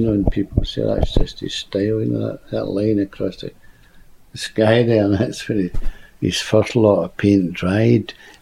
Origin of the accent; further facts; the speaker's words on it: Scotland, United Kingdom; I was working with a Scottish writer. I'm Scottish, and it was printed in Scotland.